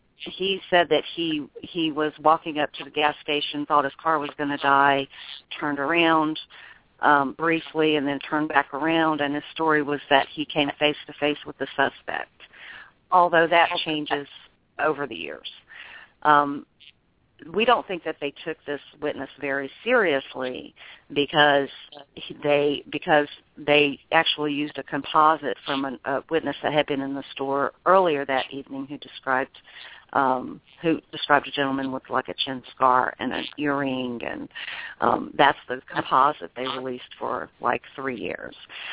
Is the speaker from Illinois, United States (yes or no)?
no; Memphis, Tennessee, United States; I'm from Memphis, yeah.